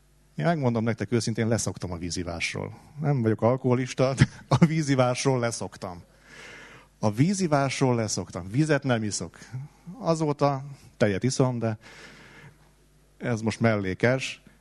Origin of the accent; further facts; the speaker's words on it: Tatabánya, Komárom-Esztergom, Hungary; Én egy olyan helyen nőttem fel, Tatabányán, ahol sok jót azért talán nem lehet elmondani